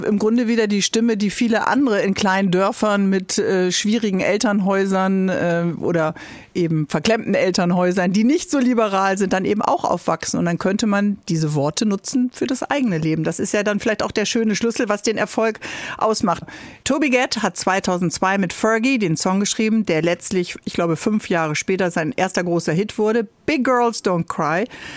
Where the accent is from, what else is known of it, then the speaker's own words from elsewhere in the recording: Bremen, Germany; Ich komme aus Bremen